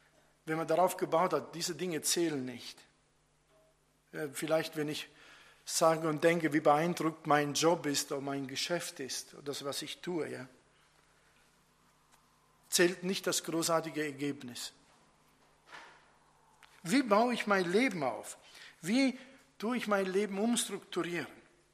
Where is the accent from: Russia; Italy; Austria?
Italy; dann haben wir als Italiener so eine Psychose erlebt.